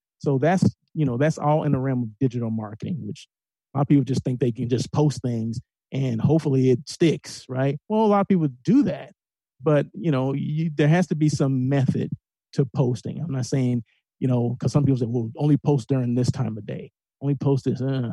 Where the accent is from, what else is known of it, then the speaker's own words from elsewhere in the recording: Blythe, California, United States; also born or lived in Los Angeles; No, I'm not from L.A. I lived in L.A. many years. But I was born and raised in Blythe, California, okay? 18 years, B-Town, baby, okay?